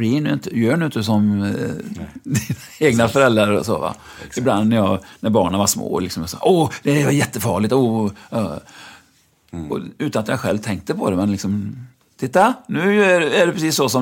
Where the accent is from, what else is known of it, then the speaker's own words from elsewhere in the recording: Lyrestad, Västra Götaland County, Sweden; När jag föddes i Lyrestad, utanför Mariestad, där min pappa var rektor